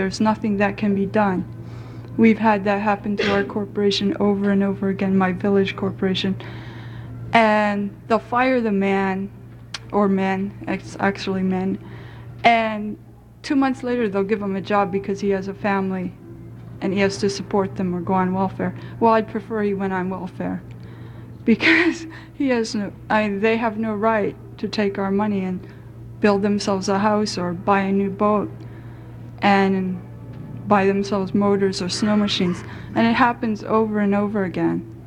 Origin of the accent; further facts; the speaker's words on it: Unalakleet, Alaska, United States; I'm from Unclick, but my family also came down from Old Quebec 200 years ago to Unclick.